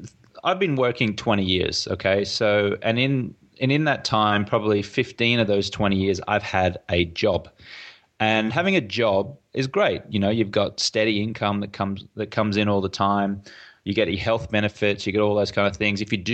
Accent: Brisbane, Queensland, Australia; Your listeners can probably hear my accent. I'm from Brisbane, Australia.

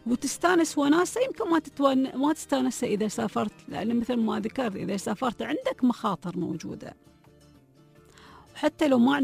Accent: Dubai, United Arab Emirates

